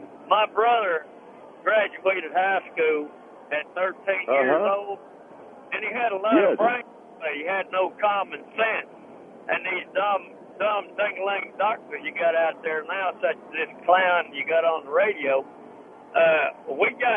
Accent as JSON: {"language": "English", "region": "Florida", "country": "United States", "tie": "born there", "moved": "yes", "lives_now": "Memphis, United States", "said": "I was born in 1945 in Florida."}